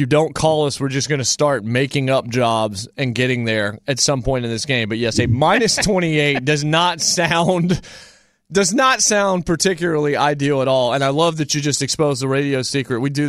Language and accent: English; the Carolinas, United States; You know what's awesome about Days of Thunder is since I grew up in the Carolinas, the amusement park down in Charlotte, Carowinds, had a Days of Thunder ride.